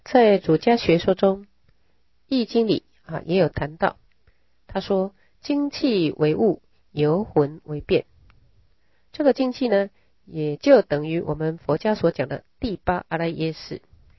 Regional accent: Taiwan; born there; 还有我们会出生在台湾啊，同一个国家里，一定也有某些共同的业力。

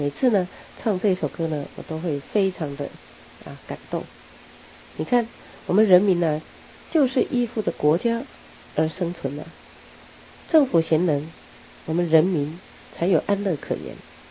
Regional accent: China; 很可惜啊，我们中国人啊，只有家族观念，但是呢没有国家观念，否则我们中国老早就可以取代美国， 成为世界第一大强国

